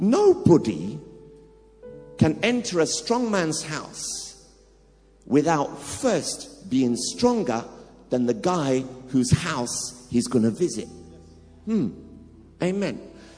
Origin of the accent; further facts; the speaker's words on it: Tottenham, London, United Kingdom; I grew up in Tottenham, down the road. The postman wouldn't deliver to our street.